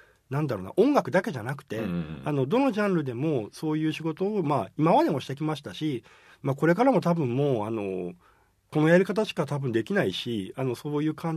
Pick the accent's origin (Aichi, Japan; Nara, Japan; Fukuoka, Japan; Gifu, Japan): Aichi, Japan; Nagoya; 高校まで僕地元愛知県名古屋なんですけど、名古屋に高校生までいて